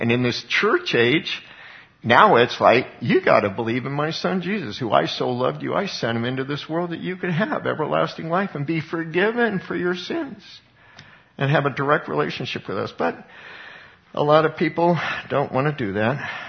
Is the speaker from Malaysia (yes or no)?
no; Colorado, United States; I grew up in Colorado. It used to be conservative.